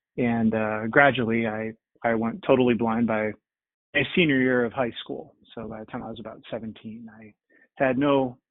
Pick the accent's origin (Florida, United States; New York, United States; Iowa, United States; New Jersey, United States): Iowa, United States; Dubuque; moved away as an adult; now in Arlington, United States; I'm from Iowa, Dubuque, Iowa. I was born and raised in Iowa, proud Iowan. Went to school at the University of Iowa.